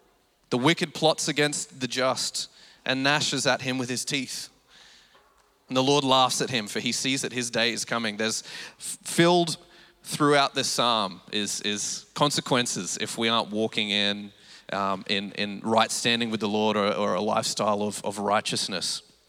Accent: Rockhampton, Queensland, Australia; I grew up in Rocky all my life.

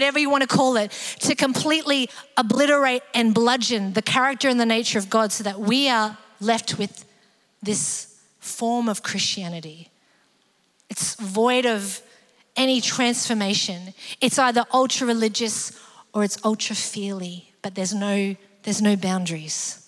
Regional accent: Australia; I grew up Australian. I know the Australian colloquialisms

